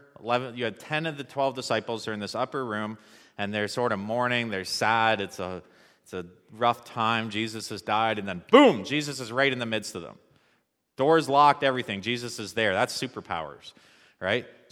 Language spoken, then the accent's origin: English; Brockville, Ontario, Canada; I'm an Ontario boy through and through. My wife's a Maritimer. Don't hold that against her. No, I'm joking. I grew up in Brockville, Ontario